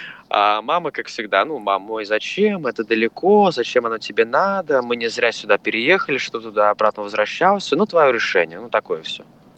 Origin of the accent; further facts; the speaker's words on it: Australia; also born or lived in Saint Petersburg, Russia; Мне 23 года. Родился в Петербурге примерно с 3 или с 4 лет, живу в Австралии. Ну, протяжении, наверное, почти 20 лет